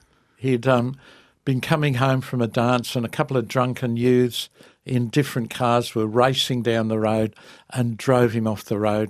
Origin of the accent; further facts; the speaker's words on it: Australia; And I said, oh … from Australia, and I've had 2 stuffed marriages